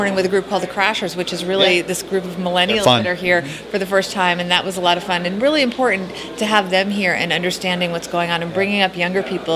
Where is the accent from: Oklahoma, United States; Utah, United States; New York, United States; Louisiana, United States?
New York, United States; New York City; Well, this is great because I'm from New York City, so this was a way to relax and get away.